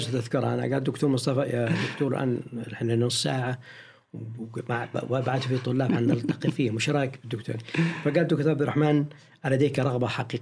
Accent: Al Zulfi, Riyadh Province, Saudi Arabia; وهو من نفس قريتي من نفس مدينة الزلفي

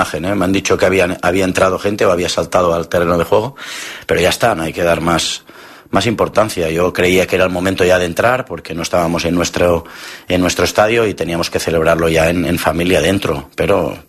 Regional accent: Catalonia, Spain; suposo que així som els catalans

